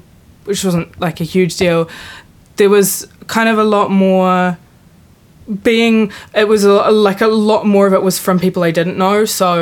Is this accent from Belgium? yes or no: no; Palmerston North, Manawatū-Whanganui, New Zealand; So I come from Palmerston North, which is an interesting place to grow up in. But it's like it's really good, but it's quite small and quite insular